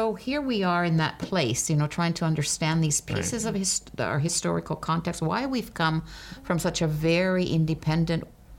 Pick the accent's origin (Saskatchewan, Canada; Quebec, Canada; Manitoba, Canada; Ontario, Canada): Quebec, Canada; Kuujjuaq; I left my hometown of Kudjuk just a couple of weeks ago, and we're February, and the front part of the river was still not frozen.